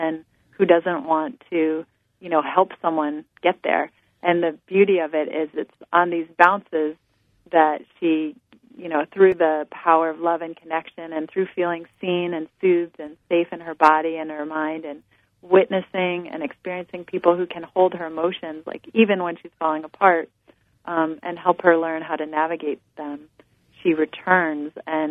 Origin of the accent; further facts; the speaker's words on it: Ithaca, New York, United States; I'll tell you I'm talking to you from my hometown, Ithaca, New York.